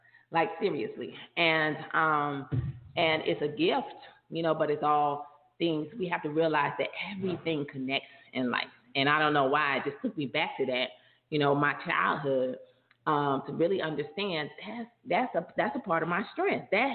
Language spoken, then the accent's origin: English; Paterson, New Jersey, United States; Like, I was that kid, even though I grew up in Patterson, my mom was an educator. So I never went to, many times I never went to school in the city that I grew up in.